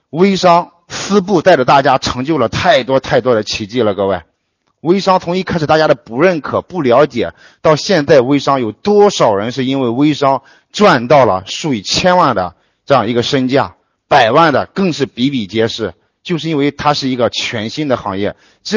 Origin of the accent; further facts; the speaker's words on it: Xiaxiaobu, China; 布呢是我的家乡，我从小长大的村庄呢叫下小布村。